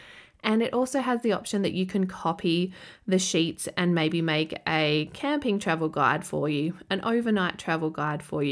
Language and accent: English; Adelaide, South Australia, Australia; I am from Adelaide, and when we travel to the city from the farm, I have a drawer and some shelves in my parents' house where we stay.